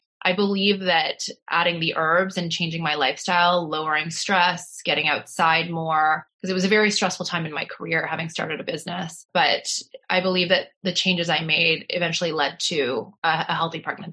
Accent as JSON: {"language": "English", "country": "Canada", "tie": "born or raised there", "said": "I had seen doctors growing up in Canada"}